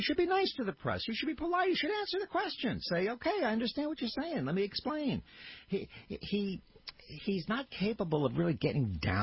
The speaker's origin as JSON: {"language": "English", "town": "Brooklyn", "region": "New York", "country": "United States", "said": "He's a guy from Queens. I'm a guy from Brooklyn."}